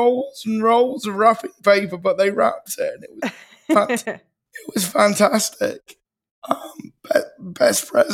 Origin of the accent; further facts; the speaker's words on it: United Kingdom; We don't do Thanksgiving. I'm British.